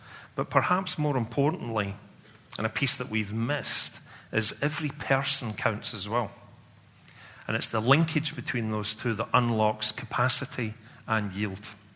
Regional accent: Scotland, United Kingdom; I have to tell you, as a Scotsman, I'm a contradiction because I'm optimistic.

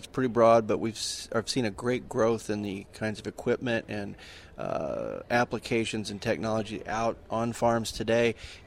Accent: Missouri, United States; where I just moved back to my home state from in Florida.

